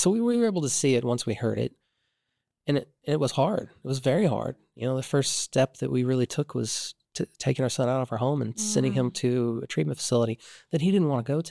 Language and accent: English; Oklahoma, United States; also born or lived in St. Louis, United States; I'm from this area. I'm from Oklahoma. I'm from Oklahoma originally. Born and raised here. I moved away for about 20 years, moved to St. Louis.